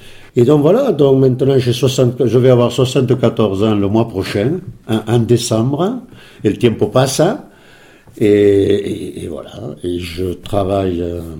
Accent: Decazeville, Occitanie, France; born there; Je suis né à Decazeville, dans une famille espagnole et dans un environnement espagnol, de réfugiés espagnols

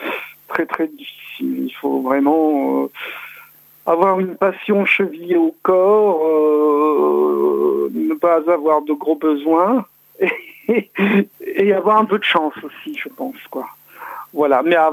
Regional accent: Perpignan, Occitanie, France; je venais de Perpignan, je ne suis pas catalan, mais j'ai passé mon adolescence à Perpignan, et j'ai un certain attachement à cette région.

